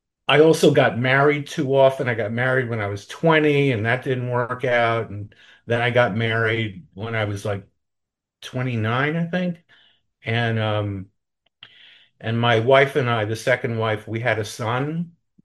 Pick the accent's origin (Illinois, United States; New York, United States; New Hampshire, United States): New York, United States; I got very involved in the anti-war movement here in New York. I grew up in New York